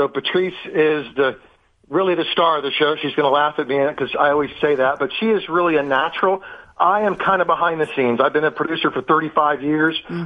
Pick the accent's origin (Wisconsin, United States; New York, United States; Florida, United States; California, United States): Florida, United States; I'm from Florida, so anytime I can get in the mountains